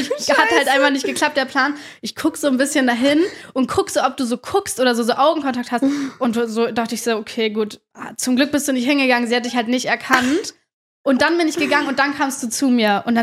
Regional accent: Kiel, Schleswig-Holstein, Germany; Und ich komme aus Kiel, also nicht so weit weg von Hamburg.

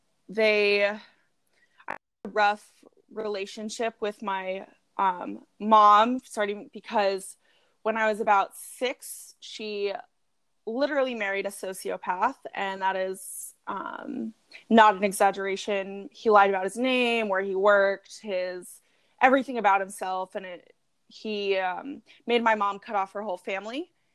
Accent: California, United States; also born or lived in New Jersey; I grew up in Jersey. I have lived in Jersey, but I mainly grew up in and now live in Central Coast, California.

